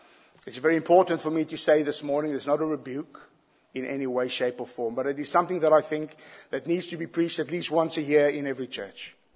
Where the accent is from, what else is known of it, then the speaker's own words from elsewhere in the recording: South Africa; Growing up in South Africa, I can still recall tales from my grandparents.